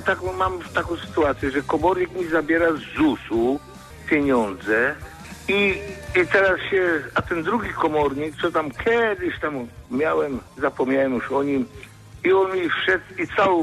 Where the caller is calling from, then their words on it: Toruń, Kuyavian-Pomeranian Voivodeship, Poland; a ja z Torunia dzwonię.